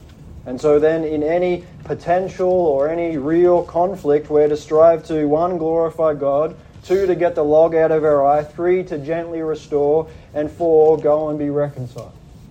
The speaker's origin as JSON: {"language": "English", "country": "Australia", "accent": "Australian", "said": "That's my Aussie accent coming in."}